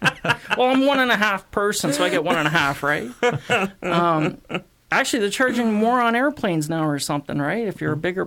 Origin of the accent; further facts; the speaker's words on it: Canada; probably the one thing in my life that I found the most empowering was learning my rights as a Canadian.